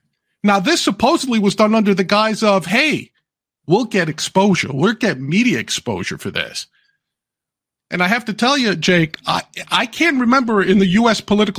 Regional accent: New York, United States; We also have Christopher Skelly, I believe, from my home state here in New York.

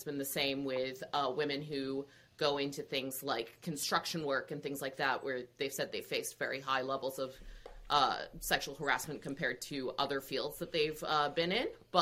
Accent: India; I'm Indian. Lots of Indian men become engineers.

